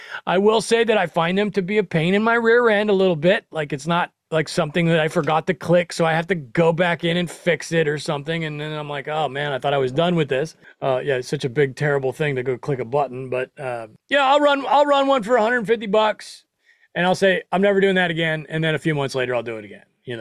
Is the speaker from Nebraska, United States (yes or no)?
yes; Nebraska, United States; Hell, I'm from Nebraska. It's probably a pretty similar vibe. There's way less stuff to do where I'm from.